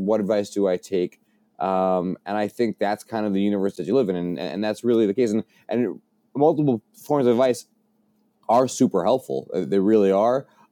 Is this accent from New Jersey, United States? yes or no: no; Bronx, New York, United States; I'm from the Bronx. I talk fast. I've been told that my whole life.